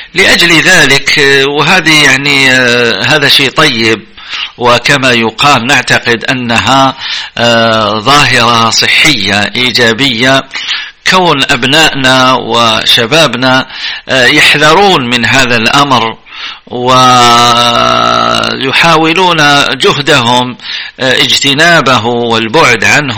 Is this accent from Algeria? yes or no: yes; Algeria